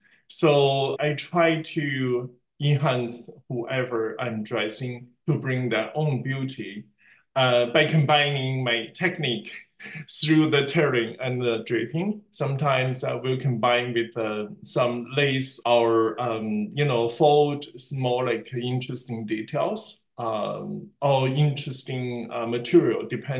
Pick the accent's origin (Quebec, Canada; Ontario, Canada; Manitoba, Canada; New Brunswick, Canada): Ontario, Canada; Toronto; I'm Chinese-Canadian. I grew up in Toronto.